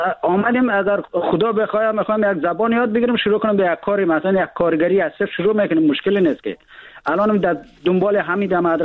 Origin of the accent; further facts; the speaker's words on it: Afghanistan; ما در افغانستان در کشور جنگ زده بزرگ شدیم.